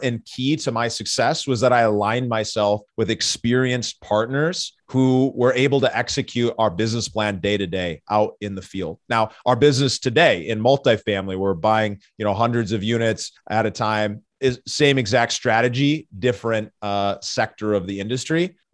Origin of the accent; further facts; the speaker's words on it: Minnesota, United States; Growing up in Minnesota, you know, oldest of four kids